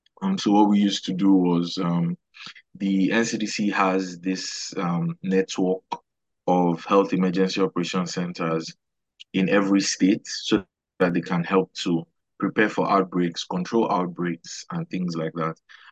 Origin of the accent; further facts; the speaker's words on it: Nigeria; moved away as an adult; now in Aberdeen, United Kingdom; I'm from Nigeria. I came over to Aberdeen in January of 2024 for my master's of science in public health and health promotion.